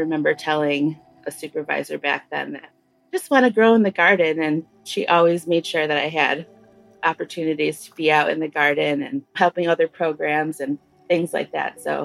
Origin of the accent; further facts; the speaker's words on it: Detroit, Michigan, United States; It's my English name. I'm Bear Clan. I'm originally from Detroit, and I'm Anishinaabe.